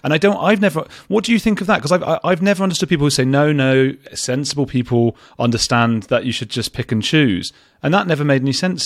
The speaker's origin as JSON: {"language": "English", "region": "London", "country": "United Kingdom", "said": "I'm from London, you're from New York, we're both secular Jewish people."}